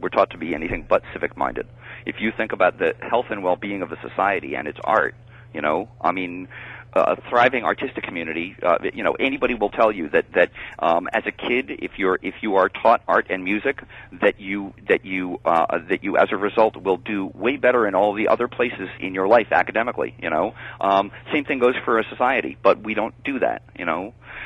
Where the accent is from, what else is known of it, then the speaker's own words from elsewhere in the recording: New York, United States; me being a New Yorker, you know, I'm used to New York media or even West Coast media.